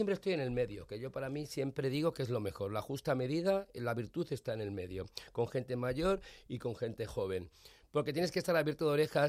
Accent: Madrid, Community of Madrid, Spain; yo soy madrileño de pro, nací en Madrid y moriré en Madrid.

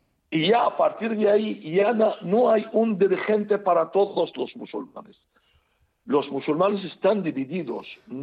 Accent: Iraq; born there; Spanish is a second language; en mi país natal, Irak.

